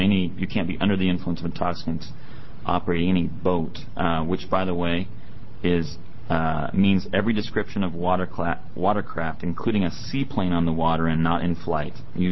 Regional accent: Oregon, United States; Mr. Chairman, I am from Southern Oregon, and I need to do my annual Rogue River float.

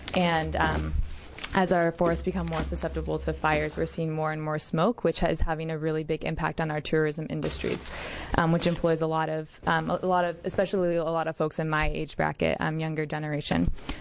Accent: Oregon, United States; I grew up in Jackson County, and I also work with Rogue Climate.

